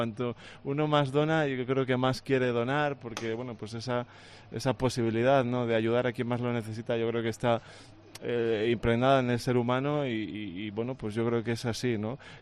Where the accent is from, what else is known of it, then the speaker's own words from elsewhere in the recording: Medina de Rioseco, Castile and León, Spain; Yo soy de Medina de Rioseco